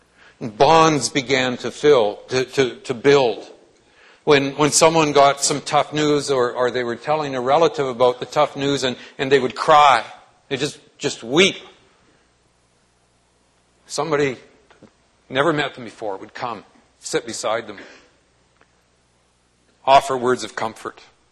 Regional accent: British Columbia, Canada; Two ladies who are now very senior, from my hometown in British Columbia, which is about a five-hour drive from Calgary, at least 5 hours.

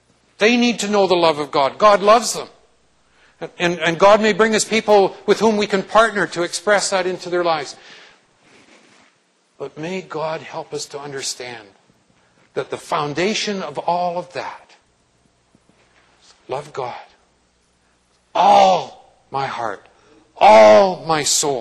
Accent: British Columbia, Canada; Two ladies who are now very senior, from my hometown in British Columbia, which is about a five-hour drive from Calgary, at least 5 hours.

